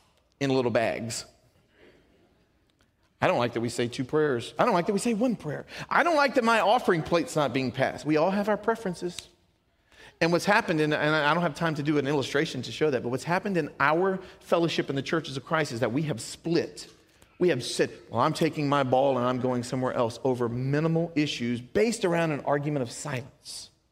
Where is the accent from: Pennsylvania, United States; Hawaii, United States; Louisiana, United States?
Louisiana, United States; I'm from Louisiana. We like our food shack.